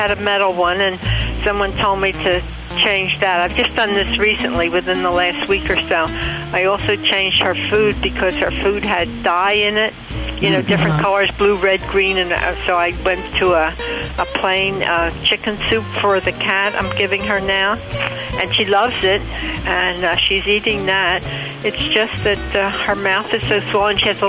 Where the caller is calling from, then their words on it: Reading, Pennsylvania, United States; Reading, Pennsylvania.